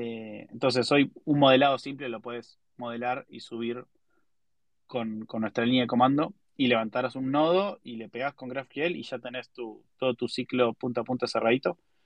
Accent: Argentina; somos argentinos, nos gusta rodearnos de argentinos

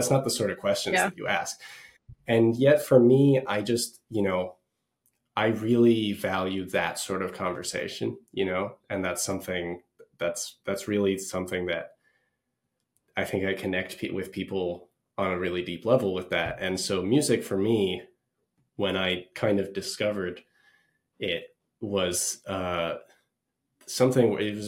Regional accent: Dubai, United Arab Emirates; also born or lived in Singapore; because I grew up in Dubai, and I have a similar connection to some of the music in that was played in on the streets in Singapore.

